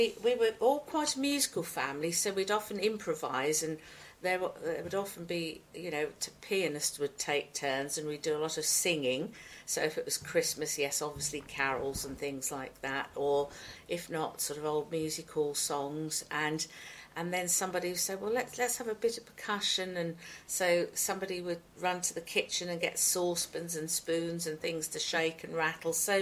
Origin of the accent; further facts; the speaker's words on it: Mendlesham Green, East of England, United Kingdom; also born or lived in Ipswich; I was born on April the 27th, 1956. My parents lived on Mendlesham Green, but I was actually born in Ipswich Hospital.